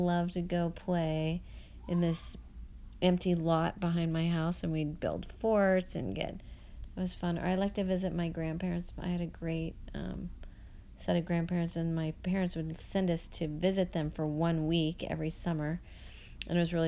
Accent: Kansas, United States; I grew up in Kansas. Have you heard of that? It's in the middle of the country.

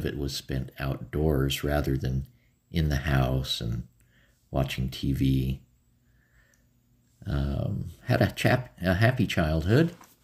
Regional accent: Riverton, Utah, United States; I grew up in Riverton, Utah.

